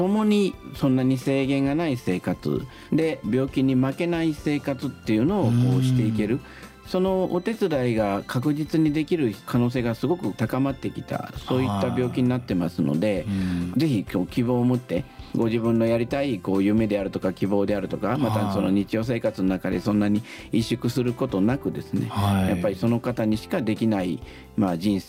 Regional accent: Osaka, Japan; also born or lived in Akita; 僕もともと大学が大阪生まれの大阪育ちなんですけど、大学は秋田で

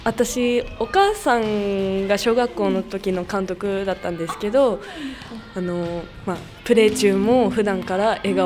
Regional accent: Yokohama, Kanagawa, Japan; 神奈川県横浜市です。

